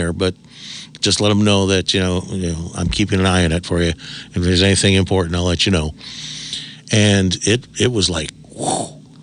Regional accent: Milwaukee, Wisconsin, United States; growing up in Milwaukee, gosh, I was absolutely spoiled. In fact, we could actually watch UHF, you know, right. Channel 18 back then.

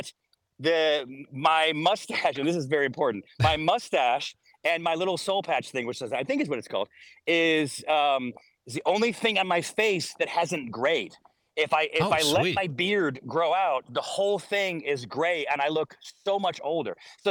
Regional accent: Syracuse, New York, United States; I grew up in Syracuse, which is very, very, very similar weather, probably the same weather in fact

